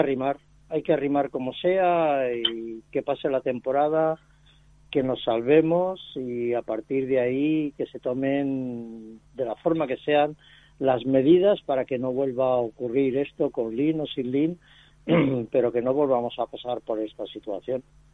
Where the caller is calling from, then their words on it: Valencia, Valencian Community, Spain; de Valencia.